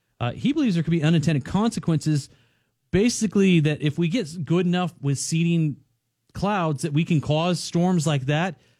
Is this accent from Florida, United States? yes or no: yes; Florida, United States; I grew up over in Brevard County where NASA was